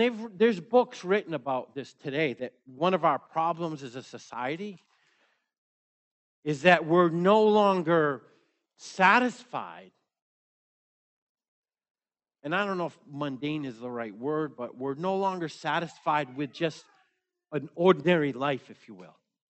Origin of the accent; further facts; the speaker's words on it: Maine, United States; when I grew up in Maine, when I was a kid, I thought Rhode Island was south.